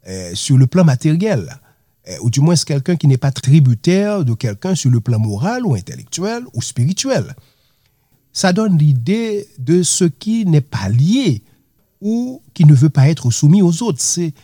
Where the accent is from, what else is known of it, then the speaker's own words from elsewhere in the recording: Haiti; en tant qu'Haïtien, nous connaissons l'histoire, non?